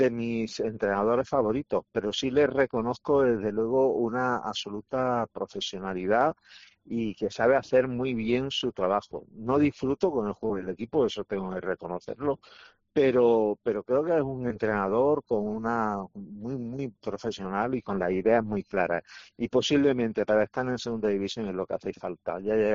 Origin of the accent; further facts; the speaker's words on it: San Fernando, Andalusia, Spain; born there; yo en realidad soy nacido en San Fernando